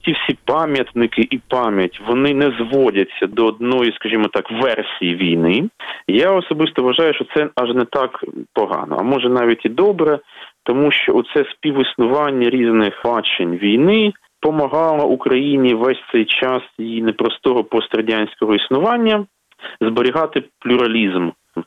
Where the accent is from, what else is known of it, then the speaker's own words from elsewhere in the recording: Dnipro, Dnipropetrovsk Oblast, Ukraine; в моєму рідному Дніпропетровську